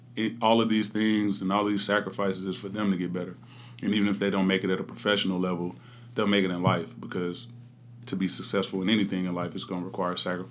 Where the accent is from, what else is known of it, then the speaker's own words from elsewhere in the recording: Dallas, Texas, United States; the first game that I was on the roster officially was when we played in Dallas, and that's my hometown.